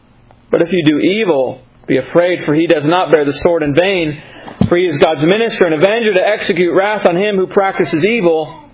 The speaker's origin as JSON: {"language": "English", "country": "United States", "said": "We rose, raised up in the, as an American, as a citizen."}